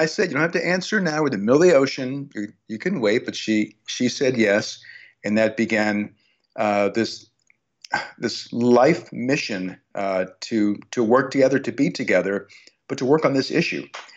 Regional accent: New Orleans, Louisiana, United States; I didn't see New Orleans, my hometown, until 5 months later.

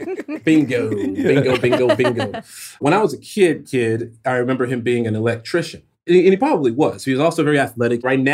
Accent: Chicago, Illinois, United States; also born or lived in Glen Ellyn, Illinois; I am from Chicago. However, Google or Wikipedia or whoever the hell decided that I'm not.

